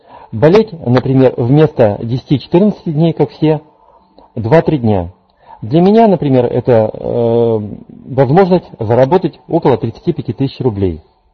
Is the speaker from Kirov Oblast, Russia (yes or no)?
yes; Kirov, Kirov Oblast, Russia; я из Кирова. Работаю врачом-педиатром около 16 лет.